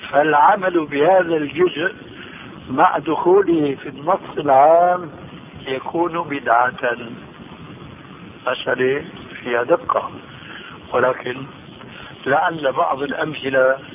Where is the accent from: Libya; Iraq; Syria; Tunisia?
Syria; عندنا في الشام يسمى المقدمة بالتذكير